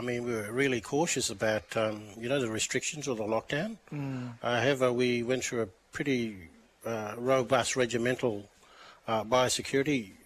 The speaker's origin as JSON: {"language": "English", "town": "Yarrabah", "region": "Queensland", "country": "Australia", "tie": "born or raised there", "said": "you know, true Australian generation. So lived and worked and went to school all my life, so they classify us as Australian generation"}